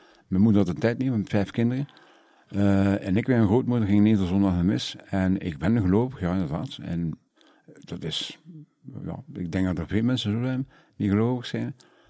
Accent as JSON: {"language": "Dutch", "town": "Ghent", "region": "East Flanders", "country": "Belgium", "said": "aanvankelijk, we komen eigenlijk van Gent Centrum. En dat noemde we de Veermanstraat. Daar liep het water nog, de Schelde, de naam van de Schelde. En dat was praktisch in het centrum."}